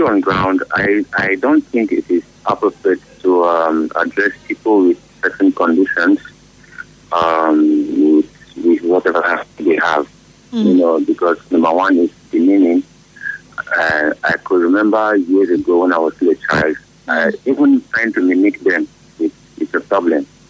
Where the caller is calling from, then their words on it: Rwanda; I'm calling from Rwanda.